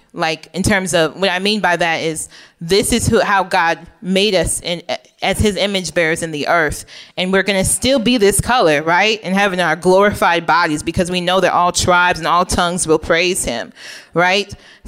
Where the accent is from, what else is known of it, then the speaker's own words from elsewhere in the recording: Oak Park, Illinois, United States; I mentioned before that I grew up in Oak Park, which is like, I don't know, middle class, upper middle class neighborhood outside of Chicago.